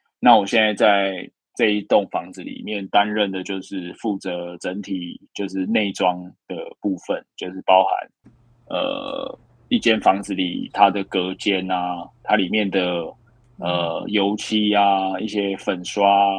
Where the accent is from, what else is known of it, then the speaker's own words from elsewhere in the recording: Taipei, Taiwan; 我是台北人，然后我就跑到云林的一家建筑师事务所工作这样子